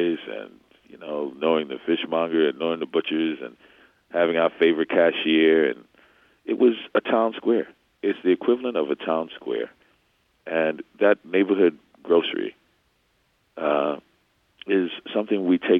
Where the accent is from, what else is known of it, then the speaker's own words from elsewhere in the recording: New Orleans, Louisiana, United States; I'm from New Orleans, born and raised, and, you know, when Katrina happened, my neighborhood was in some of the deepest part of the flooding, Pontchartrain Park